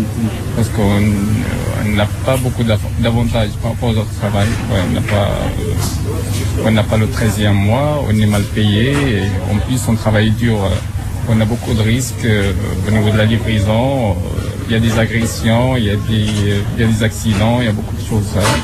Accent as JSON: {"language": "French", "country": "Morocco", "moved": "yes", "lives_now": "France", "said": "Oui. Moi, je suis marocain."}